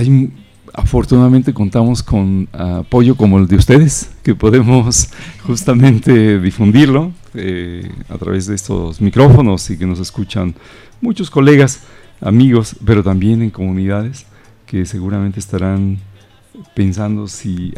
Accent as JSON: {"language": "Spanish", "country": "Mexico", "said": "Yo vengo de México"}